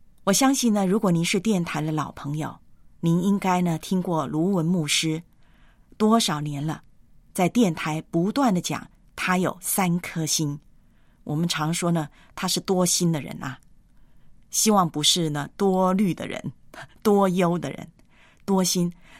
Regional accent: Taiwan; 自己呢是土生土长的台湾人，我从小呢对中国的认识呢是在我的历史课本以及地理课本上面，我从未踏足中国。对我来讲呢，中国，我是中国人，但是很奇怪的，我从来没有到中国。

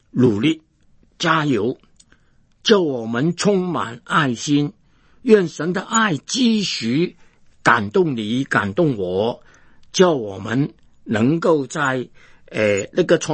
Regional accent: Hong Kong; born there; 我本来是香港出生的，那个时间的香港人呢，对中国没有什么感情

